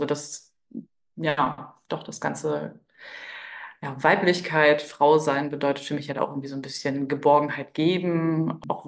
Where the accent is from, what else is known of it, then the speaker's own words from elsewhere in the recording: Hanover, Lower Saxony, Germany; ich komme aus der Region Hannover